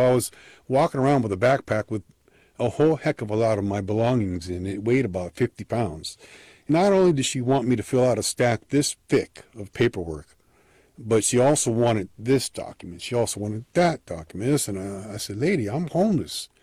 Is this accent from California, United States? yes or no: yes; San Francisco, California, United States; born and raised in San Francisco. I'm 62 years old, journeyman union carpenter, retired.